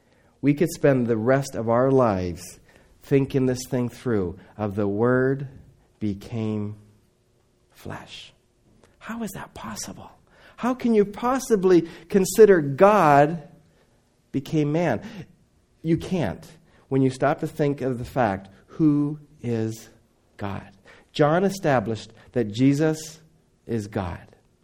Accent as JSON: {"language": "English", "country": "Indonesia", "tie": "born or raised there", "said": "I grew up in Indonesia."}